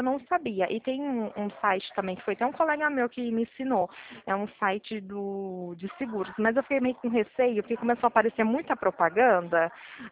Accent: Pirassununga, São Paulo, Brazil; eu sou daqui de Pirassununga, tá?

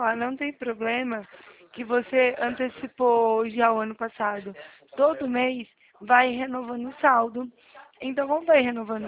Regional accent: Bebedouro, São Paulo, Brazil; eu sou de Bebedouro, sou de São Paulo, pertinho de Barreto

